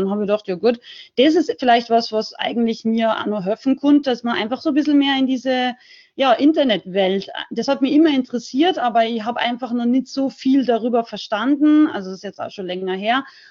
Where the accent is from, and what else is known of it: Salzburg, Austria; now in Unterhaching, Germany